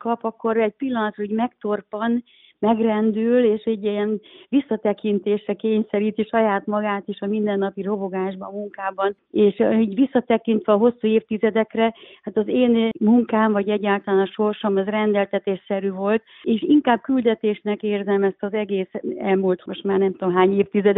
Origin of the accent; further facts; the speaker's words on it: Pécs, Baranya, Hungary; moved away as an adult; now in Budapest, Hungary; pécsi vagyok, Pécsről, vidékről, ide az Eötvös Loránd Tudományegyetemre jöttem föl tanulni